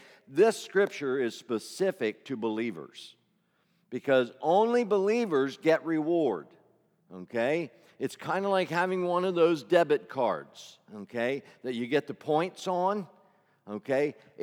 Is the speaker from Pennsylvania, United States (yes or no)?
yes; Glen Rock, Pennsylvania, United States; Because I am … from Glen Rock, Pennsylvania, the son